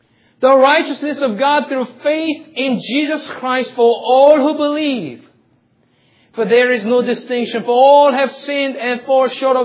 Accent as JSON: {"language": "English", "region": "New York", "country": "United States", "said": "Korean American like me, I am in the OPC. And I say, I'm in the OPC, and they say, \"Really? And where are you from?\" I say, \"Well, in New York.\" \"Where in New York?\" \"On Long Island.\""}